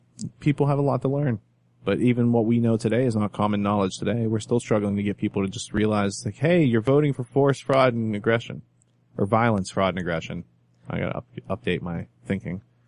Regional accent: Pittsburgh, Pennsylvania, United States; I'm a Yinzer. I'm a Yinzer though. Pittsburgh people, right?

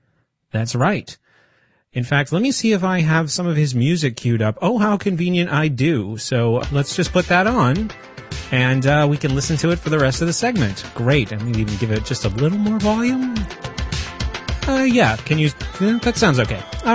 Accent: Reading, Pennsylvania, United States; born there; I was born in Pennsylvania. I was born in Reading.

